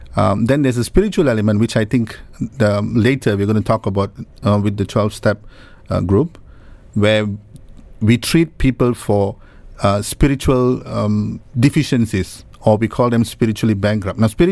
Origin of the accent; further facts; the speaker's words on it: Malaysia; now in Singapore; I live in Singapore, I'm from Malaysia.